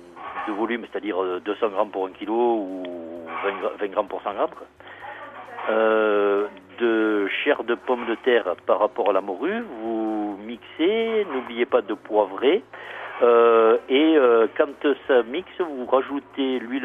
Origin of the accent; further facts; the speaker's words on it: Provence-Alpes-Côte d'Azur, France; même si je suis provençal